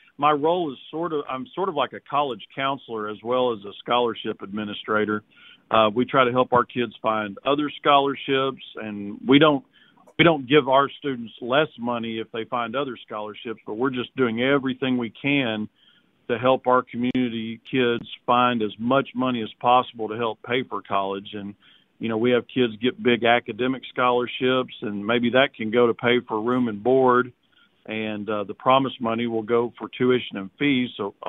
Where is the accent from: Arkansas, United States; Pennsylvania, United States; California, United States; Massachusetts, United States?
Arkansas, United States; Walnut Ridge; now in Arkadelphia, United States; claim, Walnut Ridge, Arkansas, a rice, soybean, cotton growing community up in northeast Arkansas as my hometown. I've been in Arkadelphia for about 20 years now